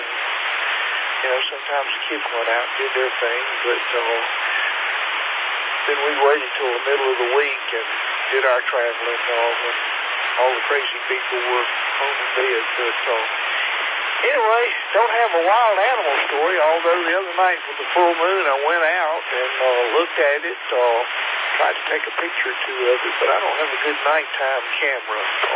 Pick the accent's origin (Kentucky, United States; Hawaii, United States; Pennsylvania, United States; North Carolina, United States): North Carolina, United States; Statesville; My wife's family lives in eastern North Carolina, and I grew up in Statesville